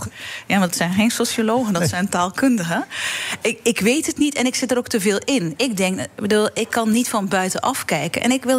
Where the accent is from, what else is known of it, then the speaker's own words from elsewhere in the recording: Belgium; born there; België is mijn geboorteland, ondersubsidieert cultuur stelselmatig.